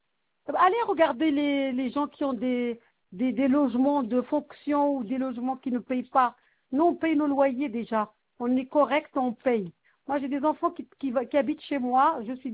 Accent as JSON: {"language": "French", "country": "France", "said": "Je suis française. Je travaille. Je gère un CDI. Je vis avec mes deux enfants."}